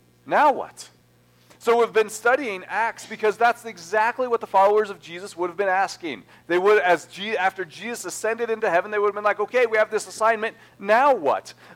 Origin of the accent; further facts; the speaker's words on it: Colorado, United States; It's like I grew up in the Front Range, and anytime there were a lot of tornado warnings in the Front Range